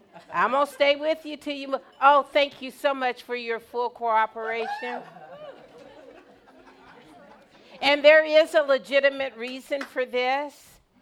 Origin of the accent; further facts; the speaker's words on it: Anchorage, Alaska, United States; When I was a child growing up in Anchorage, we lived for this time of year